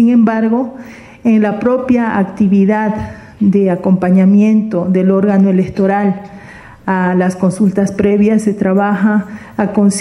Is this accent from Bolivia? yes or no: yes; Santa Cruz, Bolivia; Yo como cruceña quiero que lo tomen no en un aspecto político partidario